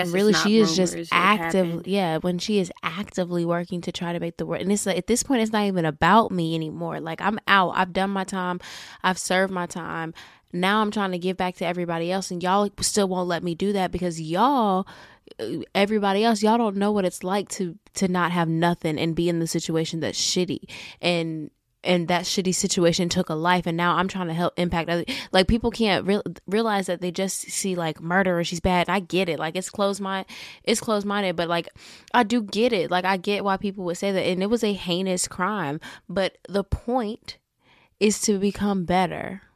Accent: Florida, United States; And I'm from Florida. Boy, y'all do us dirty.

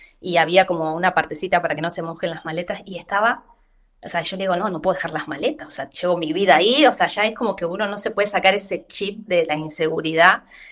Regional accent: Rosario, Santa Fe, Argentina; moved away; O sea, yo que vengo de Rosario, te digo, o sea, hablo particularmente de Rosario

